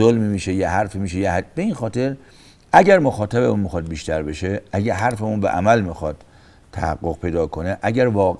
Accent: Iran; ما ایرانی هستیم، ما مسلمیم،

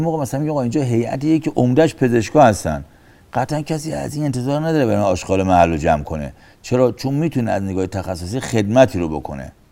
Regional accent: Iran; ما ایرانی هستیم، ما مسلمیم،

